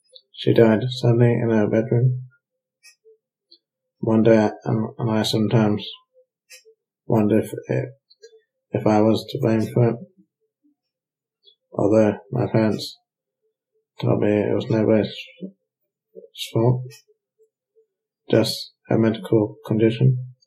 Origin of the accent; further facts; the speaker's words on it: Barking, London, United Kingdom; born there; also born or lived in Tunbridge Wells; I was born in Barking, Essex, 1983.